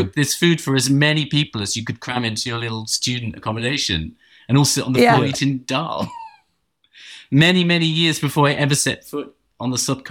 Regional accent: London, United Kingdom; accent: posh English; God, you've got a really fucking posh English accent, haven't you? Are you from there? And I said, yeah, I'm from London.

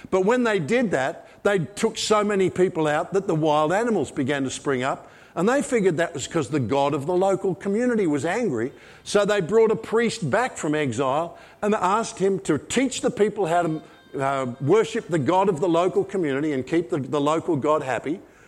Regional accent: Australia; See, I'm an Australian.

